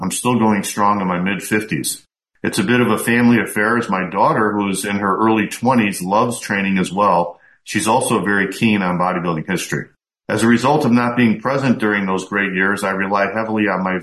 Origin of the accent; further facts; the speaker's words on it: Chicago, Illinois, United States; Of course, I'm from Chicago